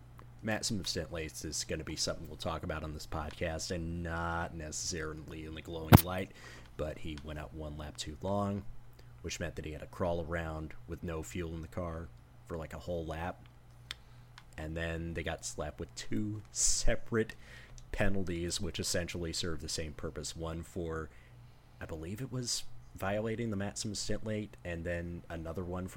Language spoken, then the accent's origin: English; Hull, Yorkshire and the Humber, United Kingdom; I'm a bloke from Hull with 2 kids.